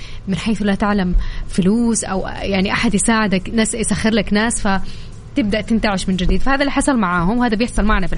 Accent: Jeddah, Makkah Province, Saudi Arabia; دبل الرطوبة عندنا في جدة صح؟

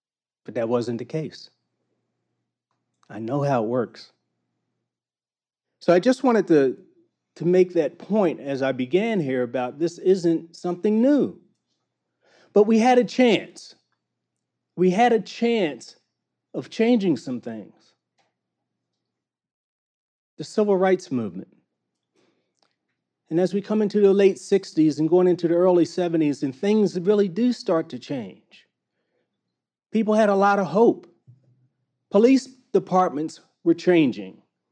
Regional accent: Baltimore, Maryland, United States; I grew up in Baltimore, and I think back to the 1960s when I'm downtown Baltimore on Howard Street with some friends

